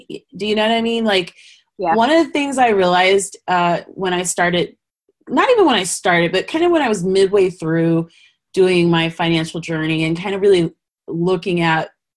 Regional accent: Colorado, United States; Again, I'm from Colorado. Just don't mind me.

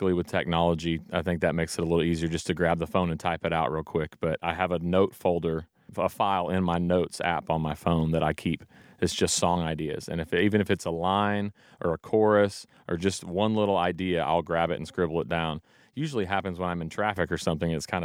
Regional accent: Hot Springs, Arkansas, United States; one of my first gigs was opening for … in my hometown in Hot Springs, Arkansas.

